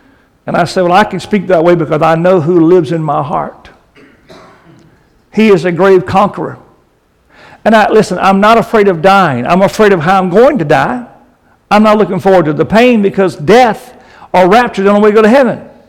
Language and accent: English; the South, United States; Now I'm from the South. This is home for me.